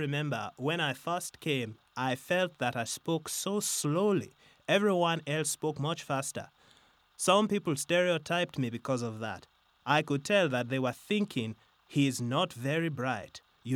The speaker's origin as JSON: {"language": "English", "country": "St. Lucia", "tie": "born or raised there", "said": "I wasn't aware of my accent until I came here. Obviously, growing up in St. Lucia, no one told me I had an accent because we all spoke the same way."}